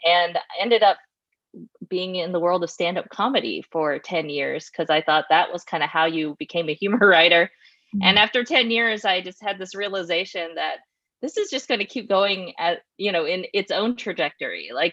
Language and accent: English; Tennessee, United States; now in Los Angeles, United States; I was born and raised in Tennessee, and this for my entire life has just been moving around. So I'm currently living in Los Angeles.